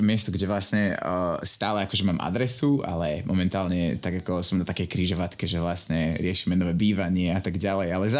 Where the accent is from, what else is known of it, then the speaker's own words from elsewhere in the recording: Žilina Region, Slovakia; A je to vlastne taký môj hometown, to je miesto, kde som vy